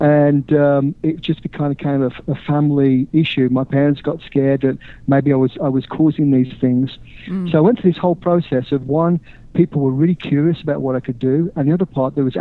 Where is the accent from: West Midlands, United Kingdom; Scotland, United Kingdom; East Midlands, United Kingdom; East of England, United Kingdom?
West Midlands, United Kingdom; I was actually lived most of my life in the industrial cities of the Midlands, which is a bit like Detroit.